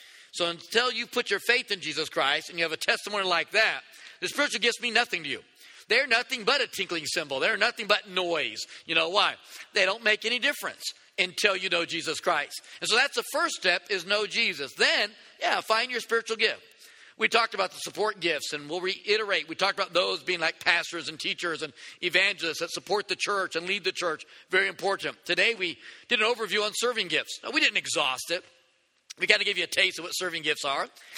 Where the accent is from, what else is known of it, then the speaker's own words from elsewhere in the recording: San Diego, California, United States; But we're from San Diego, and it was a real close call.